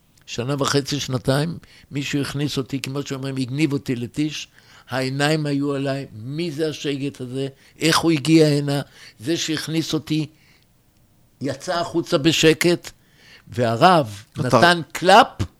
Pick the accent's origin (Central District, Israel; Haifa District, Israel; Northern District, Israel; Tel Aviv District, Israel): Tel Aviv District, Israel; Tel Aviv; אני בא מבית ההלכה. הייתי בבית ספר יסודי בילו בתל אביב. הייתי בתיכון דתי.